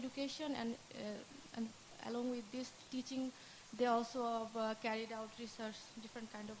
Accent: Bangladesh; I'm from Bangladesh, and in my country we don't have like only the research institute like this.

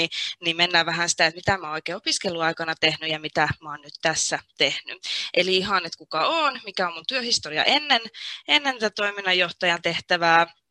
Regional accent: Vantaa, Uusimaa, Finland; mä oon 26 täyttänyt ja mä oon vantaalainen syntyperältä. Mä asustelen nyt myös Vantaalla, olin onnekas, kun pääsin tänne palaamaan. Mä kirjoitin Tikkurilan lukiosta ylioppilaaksi vuonna 2014

